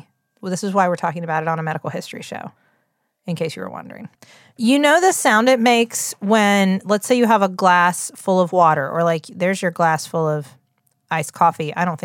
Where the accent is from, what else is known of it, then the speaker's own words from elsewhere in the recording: West Virginia, United States; accent: West Virginia; All what? I can do is try to soften my West Virginia, and then it comes back. It comes roaring right back.